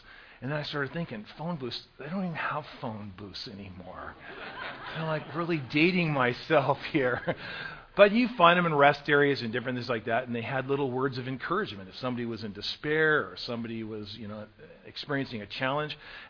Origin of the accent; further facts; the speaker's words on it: Bay Area, California, United States; I grew up mostly in the Bay Area in California, and I was given a football scholarship to the University of Oregon